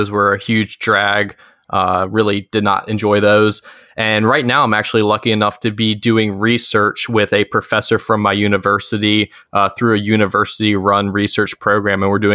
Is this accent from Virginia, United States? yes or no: yes; Richmond, Virginia, United States; as they've already introduced me. I am 19 years old. I'm from Richmond, Virginia.